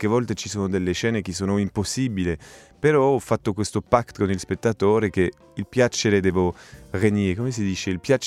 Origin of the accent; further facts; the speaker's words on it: France; Italian is a second language; perché sono francese